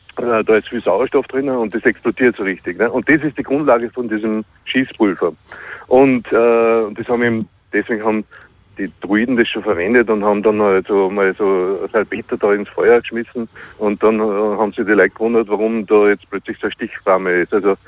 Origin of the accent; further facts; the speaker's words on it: Salzburg, Austria; Bei uns in Salzburg war es der Erzbischof.